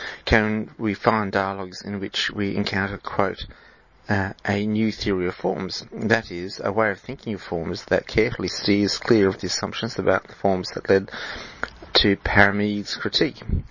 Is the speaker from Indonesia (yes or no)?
no; Australia; accent: Australian; Sorry for my Australian accent.